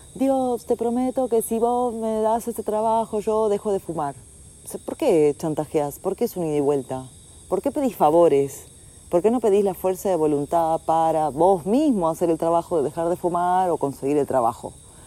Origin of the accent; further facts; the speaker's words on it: Argentina; born there; now in ?; Es lo mismo que yo hablaba de antes, de que si yo nací en Argentina